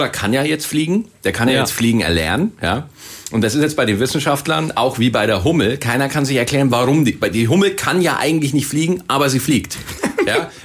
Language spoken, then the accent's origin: German; Bavaria, Germany; wir kommen beide aus Bayern, wir kommen beide aus der Hood, Alter.